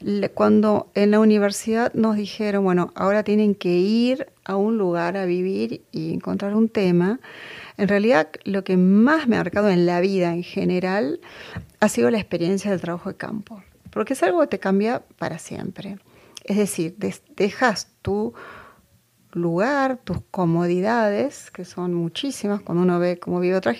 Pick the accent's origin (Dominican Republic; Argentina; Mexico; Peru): Argentina; also born or lived in United States; yo soy argentina, pero académicamente me formé en los Estados Unidos, donde hice la carrera universitaria.